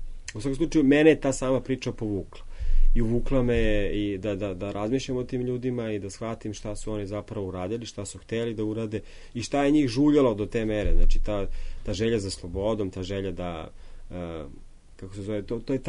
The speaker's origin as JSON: {"language": "Serbian", "country": "Serbia", "said": "ja sam Srbin"}